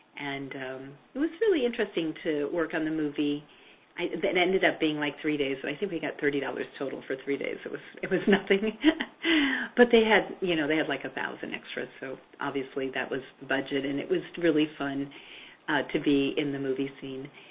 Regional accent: Minnesota, United States; I was living in Minnesota. I grew up in Minnesota, and was going to art school and doing some modeling on the side.

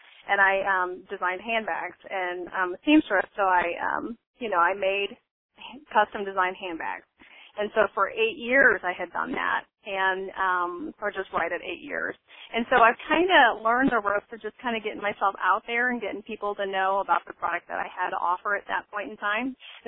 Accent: Liberty, Missouri, United States; From Liberty, Missouri. It's right outside of Kansas City.

